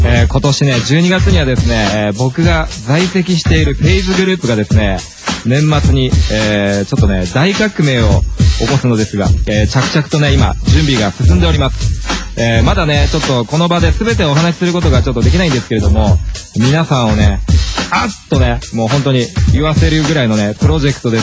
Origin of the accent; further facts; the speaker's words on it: Saitama, Japan; 僕のね、地元埼玉のね、仲間が今日やってきてくれました。